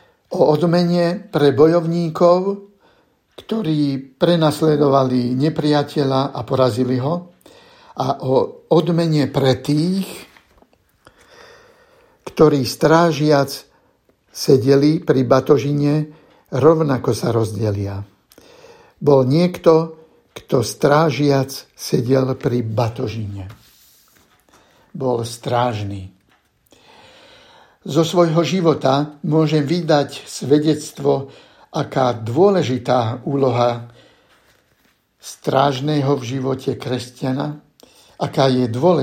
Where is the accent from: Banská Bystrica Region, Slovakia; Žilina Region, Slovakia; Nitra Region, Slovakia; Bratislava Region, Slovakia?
Bratislava Region, Slovakia; Vyrastal som v neveľkom mestečku neďaleko Bratislavy, v našom dome, vo dvore, kde som vyrastal, bývalo zhromaždenie, bola tam modlitebňa.